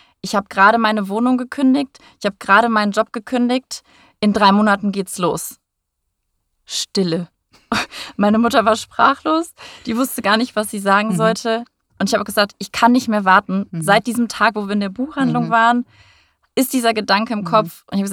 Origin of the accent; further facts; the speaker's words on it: North Rhine-Westphalia, Germany; now in Frankfurt, Germany; wohne aktuell in Frankfurt. War aber auch nicht immer so, bin auch schon ein bisschen rumgekommen. Ich komme ursprünglich aus NRW, vom Niederrhein, also eigentlich so die holländische Grenze. Und habe dann damals in Hamburg, auch in deiner Lieblingsstadt, meine Ausbildung gemacht als Hotelkauffrau.